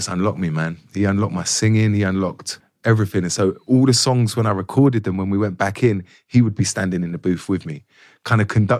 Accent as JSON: {"language": "English", "country": "United Kingdom", "said": "I want to do stuff in my own accent. I don't always, why do I always have to play posh people? Or why do I have to just be Cockney?"}